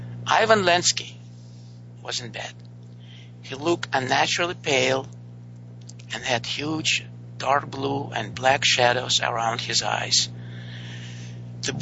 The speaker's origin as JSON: {"language": "English", "region": "Siberia", "country": "Russia", "tie": "born or raised there", "said": "It's about my childhood, and I grew up in the Siberian labor camp because my mother was working there as a doctor."}